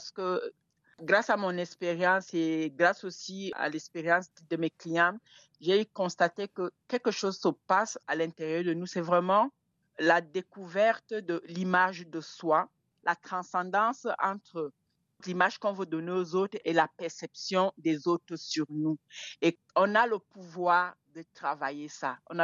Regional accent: Cameroon; moved away as an adult; also born or lived in Geneva / Paris; Je suis partie du Cameroun en 1996 pour les études à Genève

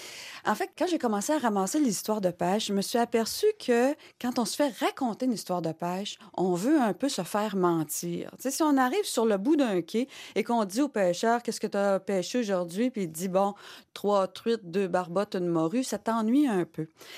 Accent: Joliette, Quebec, Canada; Moi, je suis Joliette. Je suis entre Québec et Montréal. Donc, je suis vraiment pas riveraine, hein, mais pourtant, je passe des mois en Gaspésie. Je passe tous mes étés en Gaspésie.

